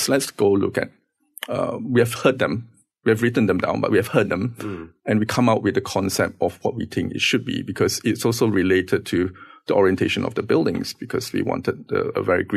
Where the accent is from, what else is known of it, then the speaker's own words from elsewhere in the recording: Malaysia; And being Malaysian and being quite diverse in culture